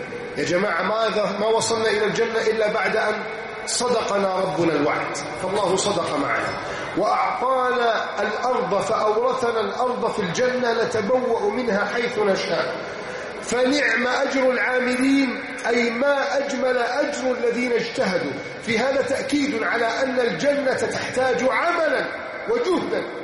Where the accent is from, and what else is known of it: Egypt